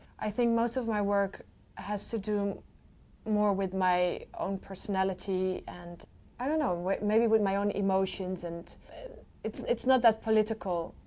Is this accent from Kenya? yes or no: yes; Kenya; I grew up in Africa, partly in Kenya.